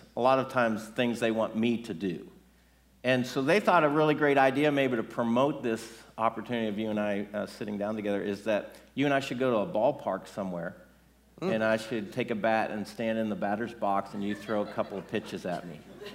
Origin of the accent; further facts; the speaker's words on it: Pennsylvania, United States; I grew up in Pennsylvania, about 2 hours from Philadelphia